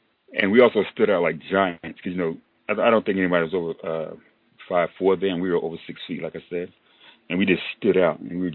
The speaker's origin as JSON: {"language": "English", "region": "the South", "country": "United States", "tie": "born or raised there", "said": "I grew up in the South. I'm from the South. I'm Southern."}